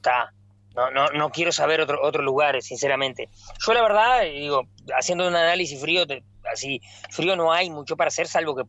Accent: Uruguay; lo hablo como uruguayo.

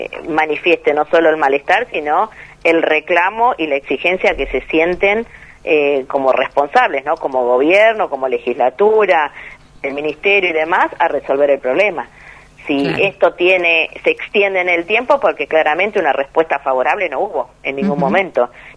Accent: Río Grande, Tierra del Fuego, Argentina; que somos de acá de Río Grande, sabemos que tierra tenemos y bastante.

